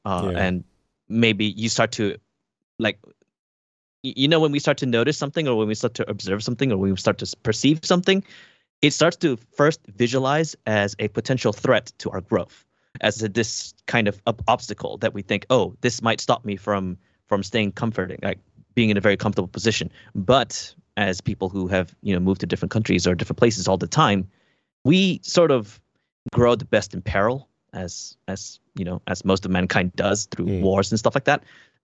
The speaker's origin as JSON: {"language": "English", "country": "Malaysia", "moved": "yes", "said": "Like I'm Malaysian, but I only just came back to Malaysia like 4 years ago."}